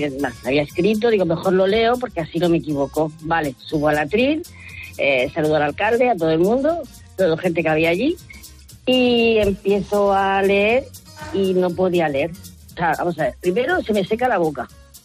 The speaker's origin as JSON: {"language": "Spanish", "town": "Málaga", "region": "Andalusia", "country": "Spain", "said": "soy andaluza malagueña"}